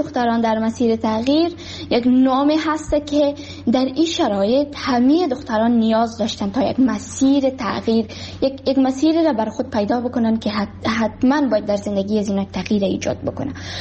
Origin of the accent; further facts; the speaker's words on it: Kabul, Afghanistan; also born or lived in Baghlan; من در سال 2005 در ولایت بغلان به دنیا دنیا آمدم و درسای ابتدایی خود را همچنان در کابل خواندم